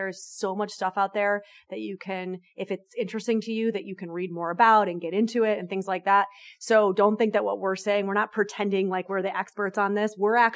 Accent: New York, United States; I'm a New Yorker. I say what I mean.

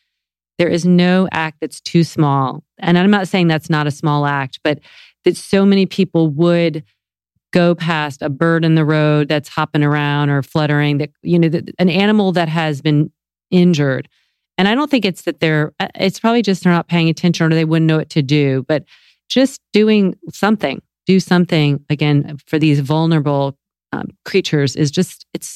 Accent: the South, United States; because I do know certain, you know, parts of the country, and I'm from the South.

